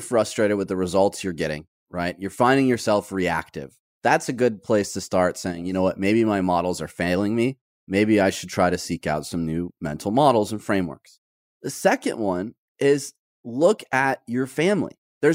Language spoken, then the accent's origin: English; Detroit, Michigan, United States; And I'm proud of the fact that I grew up in Detroit.